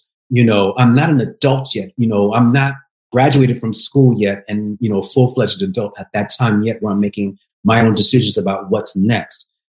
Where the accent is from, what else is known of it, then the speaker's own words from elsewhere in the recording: United States; born there; You know, I was born in America, you know, for the times, of course, that my father was stationed in the United States.